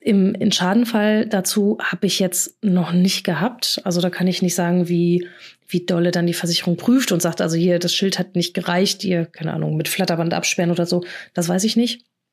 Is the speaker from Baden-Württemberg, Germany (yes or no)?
no; North Rhine-Westphalia, Germany; ich komme aus NRW oder hier Hamburg